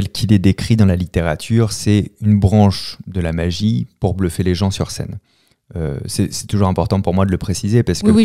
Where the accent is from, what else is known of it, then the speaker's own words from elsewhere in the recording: La Rochelle, Nouvelle-Aquitaine, France; je viens de La Rochelle, c'est une ville très festive